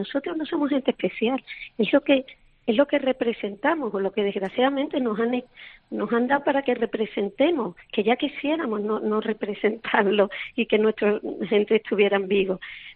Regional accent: Spain; como española, creo que puedo sí exigirle al presidente de mi gobierno

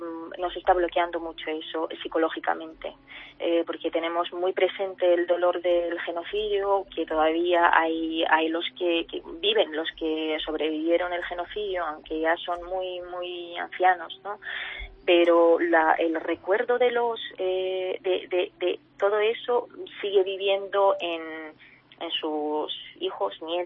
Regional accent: Armenia; Cuando me preguntan de dónde soy, digo de Armenia

